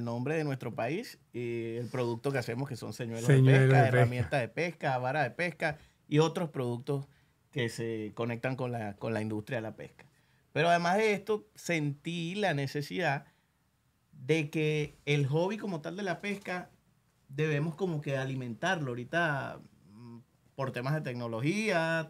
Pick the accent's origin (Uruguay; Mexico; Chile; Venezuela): Venezuela; venezolano.